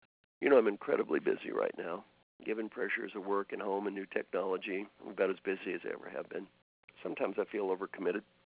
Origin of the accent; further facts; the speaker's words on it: Valley Station, Kentucky, United States; When I was brought up in Valley Station, Kentucky, we were all poor.